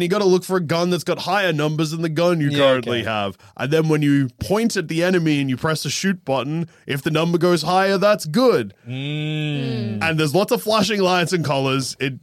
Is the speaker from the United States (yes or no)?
no; Australia; as I am Australian